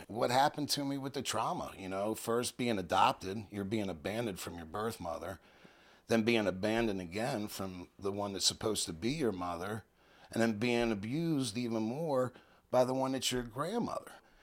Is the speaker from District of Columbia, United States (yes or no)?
yes; Washington, District of Columbia, United States; I'm from Washington, D.C. I was adopted at birth, stayed in the hospital for 6 months before I was adopted.